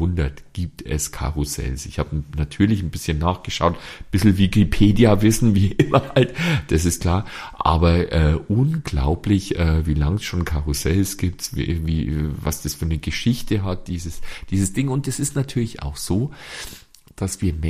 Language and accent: German; Bavaria, Germany; das ist bei uns in Bayern ist es, sind es diese Volksfeste.